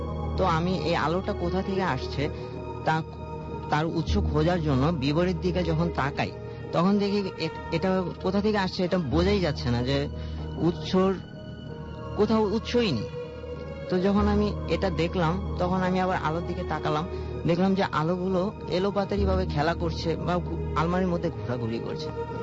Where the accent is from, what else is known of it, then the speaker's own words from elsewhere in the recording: Dhaka, Dhaka Division, Bangladesh; আমি ঢাকাতেই থাকি